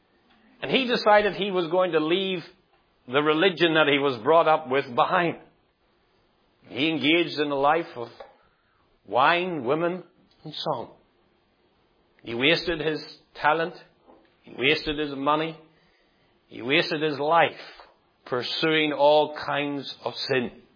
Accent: Northern Ireland, United Kingdom; I grew up in Northern Ireland

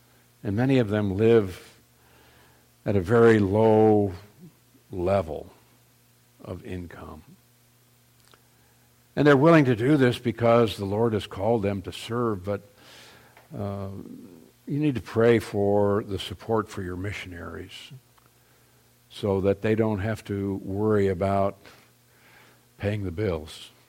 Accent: United States; looked at me and said, "You're an American, aren't you?" And I said, "Yes, I am."

